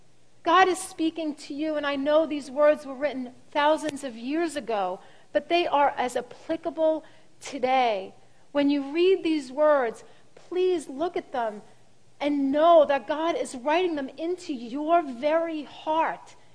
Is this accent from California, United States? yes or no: no; Brooklyn, New York, United States; I think about when we were kids growing up in Brooklyn, my father would take my brother Tommy out swimming in Coney Island.